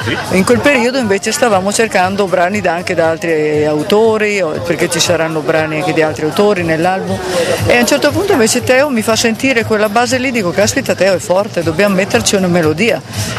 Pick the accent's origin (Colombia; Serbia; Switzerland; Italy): Colombia; Cartagena, Bolívar; io sono di Cartagena, lui è colombiano di Cartagena